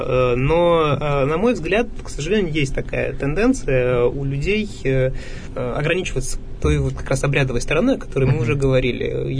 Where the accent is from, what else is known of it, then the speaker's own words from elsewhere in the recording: Orenburg, Orenburg Oblast, Russia; now in Yekaterinburg, Russia; потому что я просто родом не из Екатеринбурга, я приехал сюда на 1000 километров с Южного Урала, из Оренбурга.